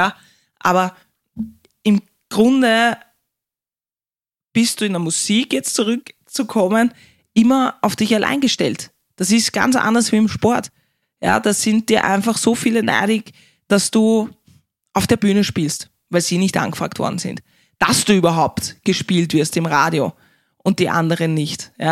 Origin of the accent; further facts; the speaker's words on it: Austria; Ja, als Österreicher ist das definitiv hart.